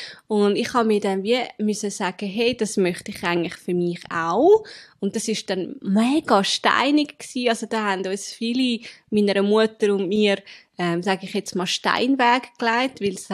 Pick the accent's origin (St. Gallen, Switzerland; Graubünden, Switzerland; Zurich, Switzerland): Zurich, Switzerland; ich komme aus Zürich.